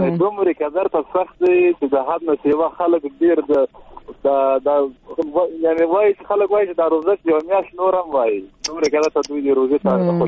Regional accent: Paktia, Afghanistan; now in Kabul, Afghanistan; زه د پکتیا د رادیو د ځای ما زه په اوسې کار په کابل کې

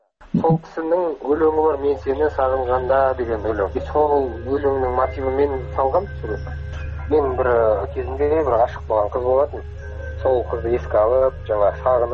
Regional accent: Almaty, Kazakhstan; Мен кичинтай кезде ауылда өстүм көрсөттү экен. Бизге потом болсо Алматыга мектеп окуган кезде көшүп келдик. То есть мен ауылда да болдум кичинтай кезде. Кийин калада да өсүп кеттим. Калада билем, ауылда билем.

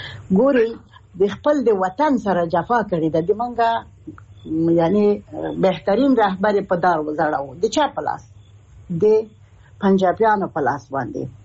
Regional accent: Afghanistan; چې په ما باندې ظلم دی چې زه د افغانستان یم، افغانۍ یم

